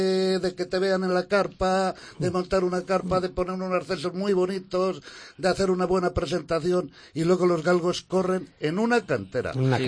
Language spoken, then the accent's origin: Spanish; Valoria, Castile and León, Spain; Hace dos años en mi pueblo, en Valoria, encontramos muchas liebres muertas